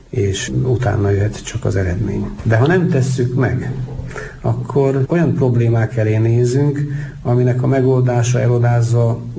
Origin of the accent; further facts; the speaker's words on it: Karcag, Jász-Nagykun-Szolnok, Hungary; Én szerettem a paraszt embereket, én karcagi származású vagyok.